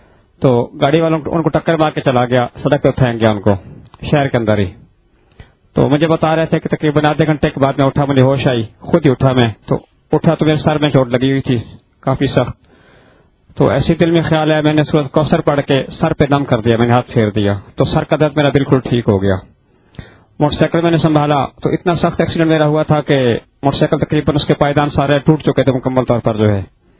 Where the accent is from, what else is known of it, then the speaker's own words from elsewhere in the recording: Mandi Bahauddin, Punjab, Pakistan; میرا تعلق منڈی بہاؤدین سے ہے